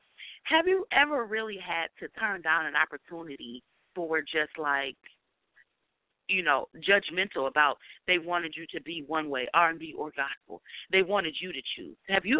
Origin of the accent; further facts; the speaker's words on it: Detroit, Michigan, United States; I'm in California. I'm from Detroit, but I'm in California, yes.